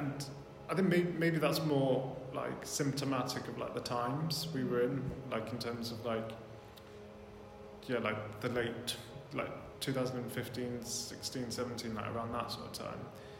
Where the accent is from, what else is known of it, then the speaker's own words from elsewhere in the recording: Littlemore, South East England, United Kingdom; because I grew up in Littlemore and like felt like I was apart.